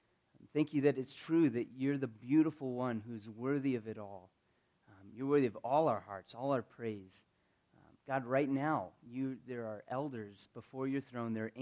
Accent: Colorado, United States; I'm from Colorado.

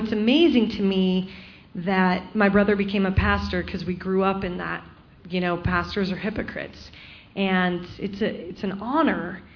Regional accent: Salt Lake City, Utah, United States; and they taught Christian morals, and our whole growing up in Salt Lake City with churches was wretched.

